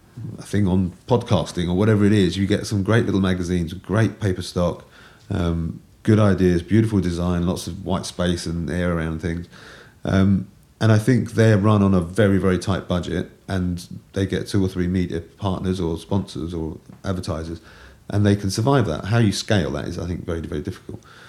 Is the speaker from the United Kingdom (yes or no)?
yes; United Kingdom; because I'm British and I find it terribly difficult